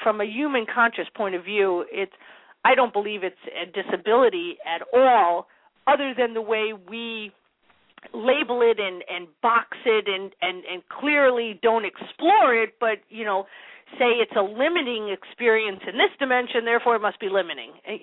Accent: Connecticut, United States; my parents were both, you know, born and raised in New York, and I was raised in Connecticut

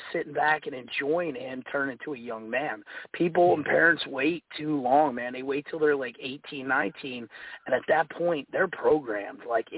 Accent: New Jersey, United States; now in Louisiana, United States; I'm not from Louisiana originally. I'm from Jersey and I wrestled in New Jersey.

